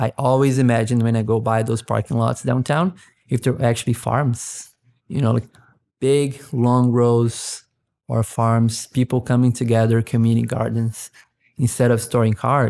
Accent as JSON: {"language": "English", "town": "Curitiba", "region": "Paraná", "country": "Brazil", "second_language": "English", "said": "I'm from Brazil and I come from a city that is called Curitiba."}